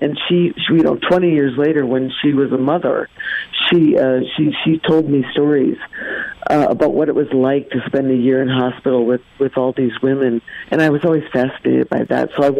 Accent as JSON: {"language": "English", "region": "Minnesota", "country": "United States", "said": "We're all originally from Minnesota."}